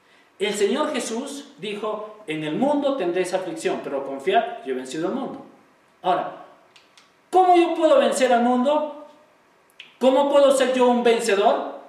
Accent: Peru; Se dice que en el Perú nosotros somos peruanos

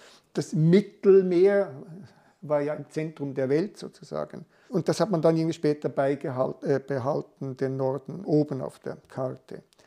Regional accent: Switzerland; ich bin Schweizer

